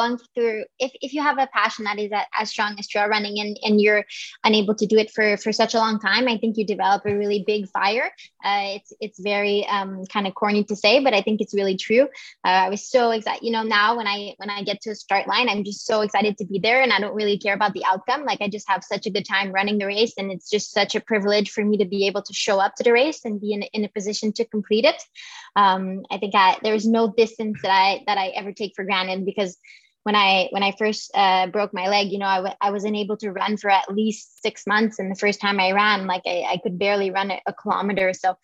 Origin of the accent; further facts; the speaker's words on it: Quebec, Canada; also born or lived in Boulder, United States; So what happened is I moved back from Boulder to Canada. I'm originally from Quebec. And I had my visa was expiring in July of 2017. So that's kind of when I moved back to Quebec